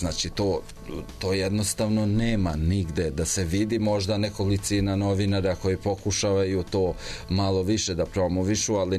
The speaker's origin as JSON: {"language": "Serbian", "country": "Kosovo", "said": "ja sam inače poreklom s Kosova. I kad sam došao prvi put 2006."}